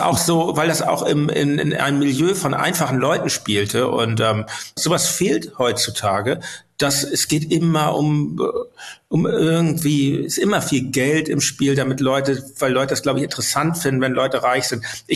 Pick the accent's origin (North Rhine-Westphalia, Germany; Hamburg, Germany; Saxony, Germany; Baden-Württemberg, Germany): Hamburg, Germany; ich bin ja in Winterhude aufgewachsen, bin ich weit mit der U-Bahn gefahren, um dorthin zu kommen